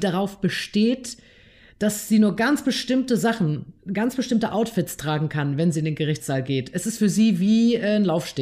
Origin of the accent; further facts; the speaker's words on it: North Rhine-Westphalia, Germany; Ich komme aus NRW.